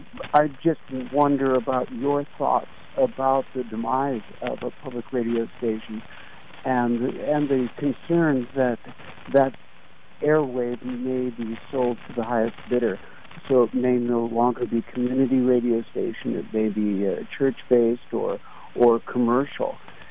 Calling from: Santa Cruz, California, United States; I'm actually calling from Santa Cruz.

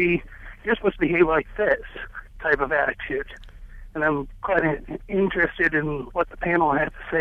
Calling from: Macedon, New York, United States; Oh, I'm actually from Macedon, but that's okay.

